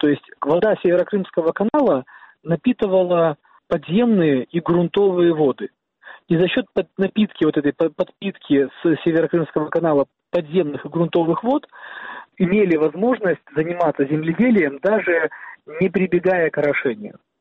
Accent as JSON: {"language": "Russian", "town": "Krasnoperekopsk", "region": "Crimea", "country": "Ukraine", "said": "я сам из этих районов. Я из Красноперекопска"}